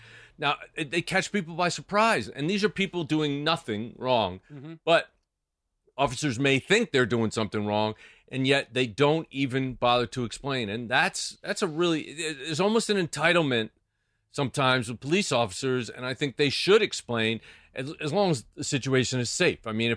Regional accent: Bronx, New York, United States; I'm from the Bronx.

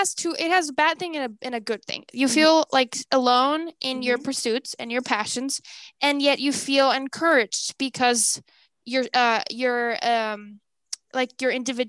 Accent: Nicaragua; Okay. Well, I'm from Nicaragua.

